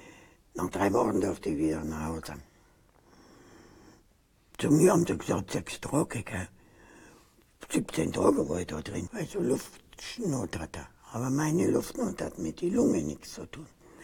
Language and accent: German; East Germany, Germany; auf dem Dorf groß geworden. War nicht schlecht. Ich meine, es ist nicht alles schlecht gewesen, was bei uns im Osten war.